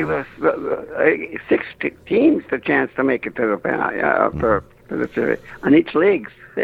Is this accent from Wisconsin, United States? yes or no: yes; Racine, Wisconsin, United States; In Racine, I grew up in Racine. They didn't have hockey.